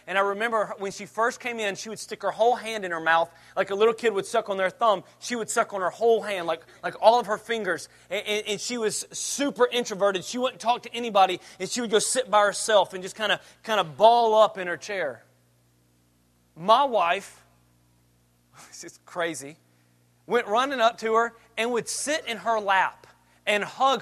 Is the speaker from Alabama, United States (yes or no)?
yes; Auburn, Alabama, United States; they came from when we grew up in Auburn, Opelika.